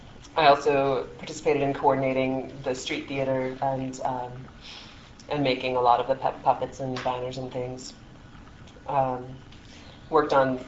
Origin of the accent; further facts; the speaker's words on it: Seattle, Washington, United States; I'm from Seattle